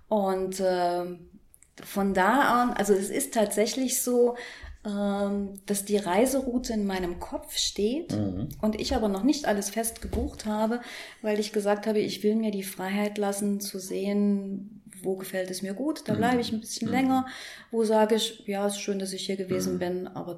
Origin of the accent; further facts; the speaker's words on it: Leipzig, Saxony, Germany; ich bin gebürtige Leipzigerin